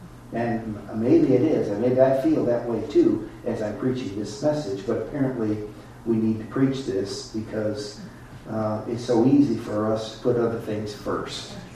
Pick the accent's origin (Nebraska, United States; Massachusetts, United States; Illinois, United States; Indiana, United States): Illinois, United States; Rochelle; if I tell people I'm from the Rochelle area around here, they say, well, that's cool.